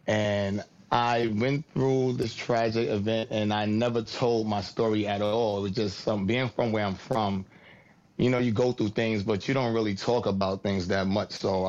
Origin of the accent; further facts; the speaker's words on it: Brooklyn, New York, United States; I'm from New York. I'm from Brooklyn. So a lot of times it's like a lot of spiciness, a lot of rough.